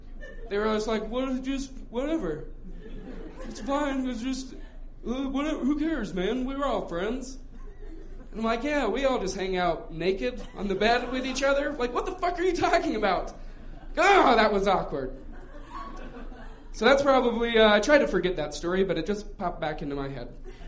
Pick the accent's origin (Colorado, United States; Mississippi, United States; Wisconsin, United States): Colorado, United States; Broomfield; I grew up in Broomfield, suburbia.